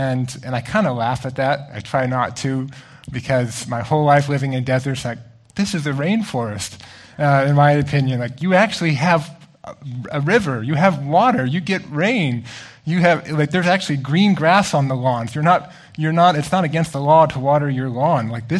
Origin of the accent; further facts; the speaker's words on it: Canada; now in Kamloops, Canada; before moving to Kamloops, growing up in small towns, I found that most people were born and raised and lived their whole life in that town.